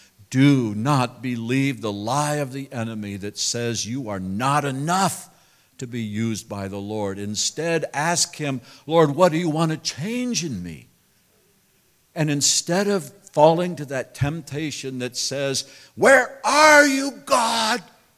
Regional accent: California, United States; Okay, I'm from California.

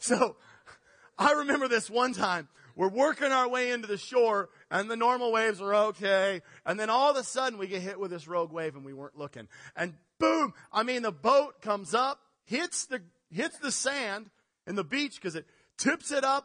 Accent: Nikiski, Alaska, United States; I was a commercial fisherman growing up in Nikiski.

